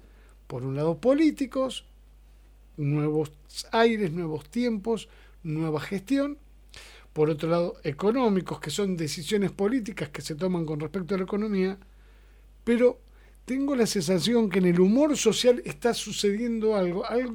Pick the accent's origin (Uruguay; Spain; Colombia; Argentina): Argentina; otras que nos han tocado vivir como argentinos en otros tiempos